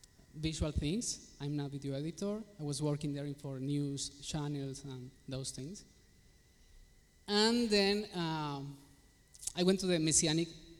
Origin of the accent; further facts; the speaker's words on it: Colombia; English is a second language; I'm from Colombia, South America. So far from here.